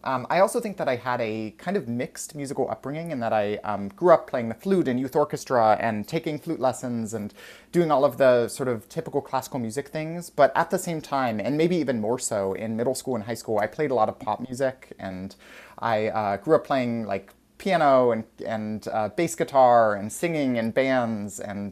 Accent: Reno, Nevada, United States; So I grew up in Nevada originally

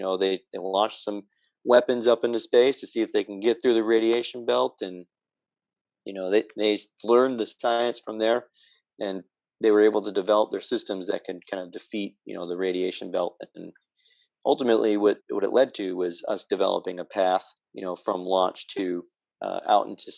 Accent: the South, United States; I come from the South, so it's a pretty prominent thing.

